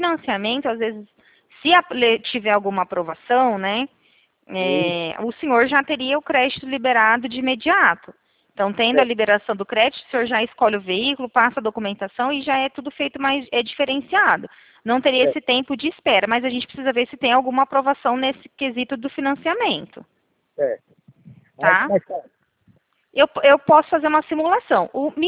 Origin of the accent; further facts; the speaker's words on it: Presidente Prudente, São Paulo, Brazil; Aqui somos do interior de São Paulo, aqui Presidente Prudente